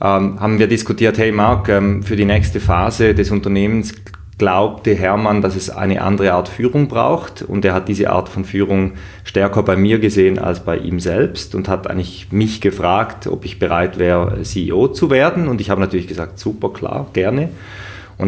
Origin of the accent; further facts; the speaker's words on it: South Germany, Germany; accent: South German; In St. Gallen in der Schweiz. Ja. Da hört man wahrscheinlich auch meinen süddeutschen Dialekt durchschimmern.